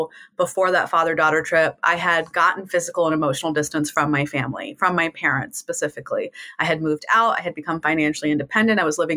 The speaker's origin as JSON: {"language": "English", "country": "India", "said": "But for me, I've always recognized as an Indian woman how money has been weaponized in mm-hmm. my community and culture, especially against women"}